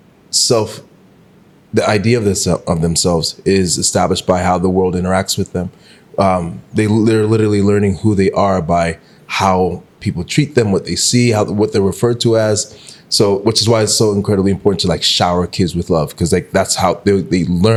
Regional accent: Maryland, United States; also born or lived in Washington, District of Columbia, United States; So I grew up in Maryland. Yeah. I was born in DC, first generation.

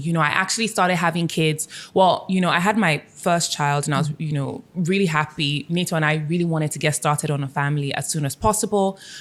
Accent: Nigeria; that is the ultimate validation that you need as a Nigerian woman

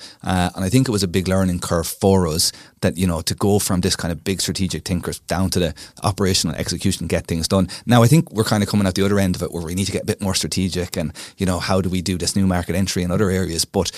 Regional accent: Longford, Leinster, Ireland; So we grew up in Longford. Nice. Very landlocked county.

